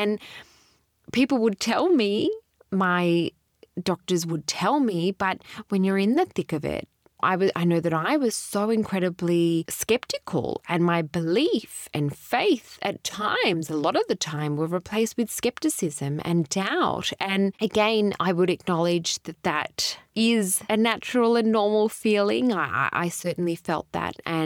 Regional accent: Australia; I was born and raised in Australia, but perhaps in my lineage, in my genes, in my blood, we are perhaps fearful of authority.

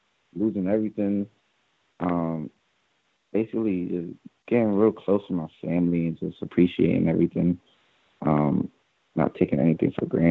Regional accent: Hartford, Connecticut, United States; Well, I actually grew up in Hartford, Connecticut. I moved to East Hartford

